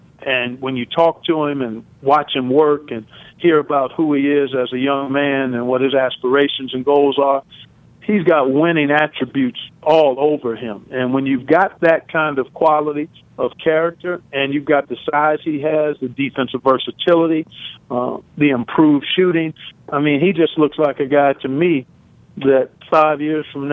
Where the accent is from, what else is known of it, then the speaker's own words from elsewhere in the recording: Cleveland, Ohio, United States; So, no, I have a strong allegiance to my hometown of Cleveland. Family still there.